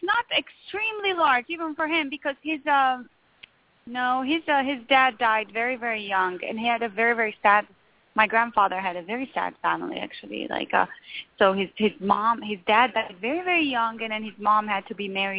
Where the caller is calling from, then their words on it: Illinois, United States; Yes, I am calling from Illinois